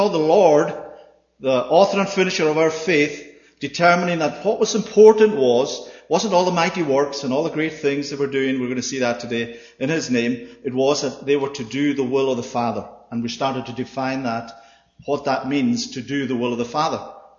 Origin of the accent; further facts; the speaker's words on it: Ireland; first language Irish; English is a second language; But do you know my first language was Gaelic? Yeah, so for the Irish, it was actually, I could be teaching this in Gaelic.